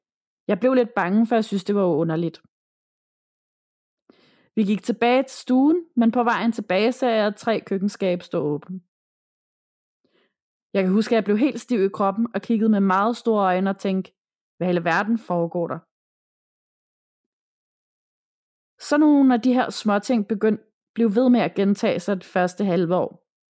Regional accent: North Denmark Region, Denmark; moved away as an adult; Jeg er en pige på 27 år, som er født og opvokset i det mørke Nordjylland. Men i 2018 flyttede jeg til Sjælland for at være sammen med min kæreste.

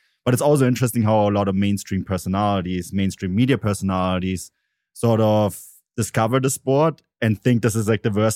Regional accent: Germany; also born or lived in Canada; I mean, I have to point out I'm a dual national. So I grew up in Germany and in Canada. And I grew up in a soccer country and a non-soccer country at the same time.

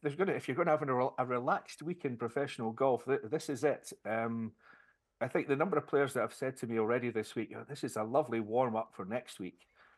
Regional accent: Scotland, United Kingdom; we have to remember I'm Scottish English, not English

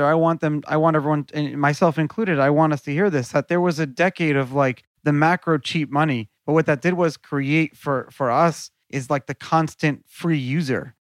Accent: New York City, New York, United States; I grew up in New York City.

